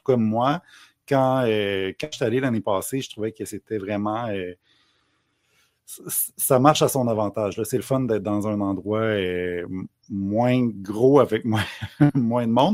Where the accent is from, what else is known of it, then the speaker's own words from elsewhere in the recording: Quebec, Canada; accent: Quebec; mon accent québécois